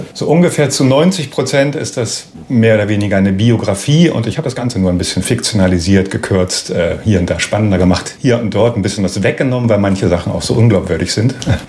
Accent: Brandenburg, Germany; Ja, ich komme genau genommen aus dem Spreewald. Also auch das ist ja schon eine besonders dunkle Landschaft

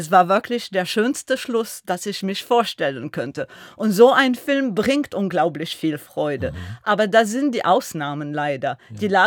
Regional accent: Lebanon; Ich bin Libanesin.

